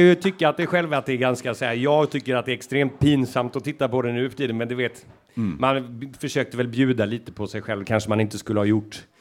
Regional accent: Dalslånget, Västra Götaland County, Sweden; Alltså från början kommer jag från ett ställe som heter Dalslånget. Men det är nog ingen som vet vart det ligger. Det är en sån prick på kartan som ingen... Det ligger inte så långt från Halden faktiskt.

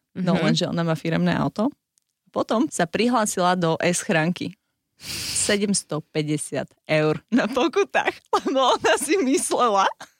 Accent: Žilina Region, Slovakia; prečo sme my ľudia z Oravy taký trošku akože šváhnutí bokom.

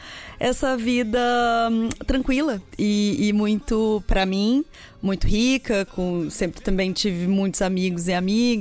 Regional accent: Brazil; Eu também venho do interior do Brasil, né? De uma cidade muito pequena.

